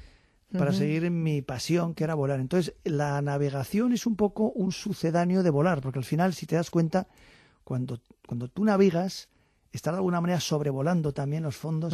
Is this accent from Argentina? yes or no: no; Navarre, Spain; el patrón de mi tierra, de Navarra